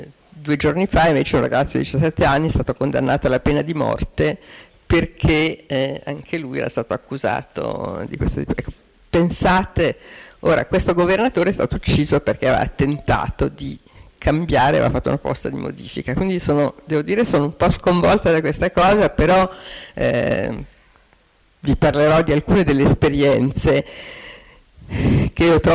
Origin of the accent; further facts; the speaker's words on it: Israel; io amo il mio paese, sono israeliano e so di esserlo